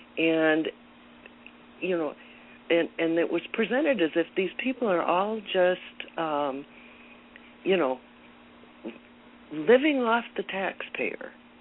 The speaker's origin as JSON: {"language": "English", "region": "Michigan", "country": "United States", "tie": "born or raised there", "said": "I grew up in Michigan and my dad was a school teacher."}